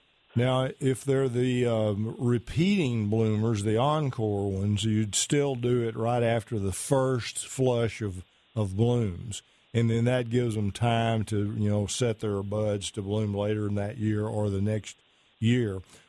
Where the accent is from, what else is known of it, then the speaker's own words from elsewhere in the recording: Pittsburg, Texas, United States; I'm from Pittsburgh, Texas, you know, the sandy acid soils over there, same as Sulphur Springs has.